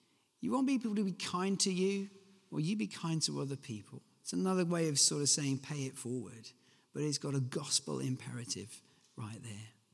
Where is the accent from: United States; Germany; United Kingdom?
United Kingdom; especially because we're British